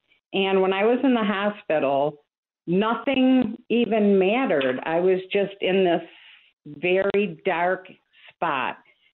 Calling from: Machias, New York, United States; No, not New York City. It's about 60 miles south of Buffalo. It's

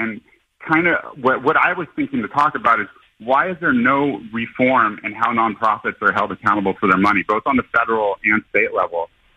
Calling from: Venice Beach, California, United States; I'm calling from Venice Beach, California, kind of the belly of the beast of broken policy.

